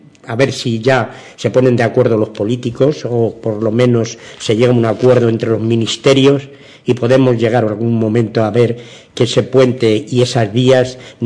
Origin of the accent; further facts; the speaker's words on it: Community of Madrid, Spain; Yo que soy madrileño